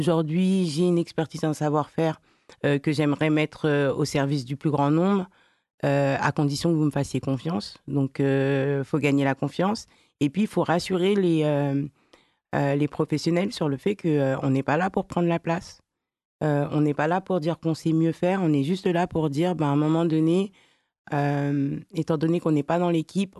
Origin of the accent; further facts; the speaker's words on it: Sevran, Île-de-France, France; Nous, on est originaire de Sevran, donc on a grandi dans une Villepinte, Sevran et Tremblay. Donc moi, j'habitais à Villepinte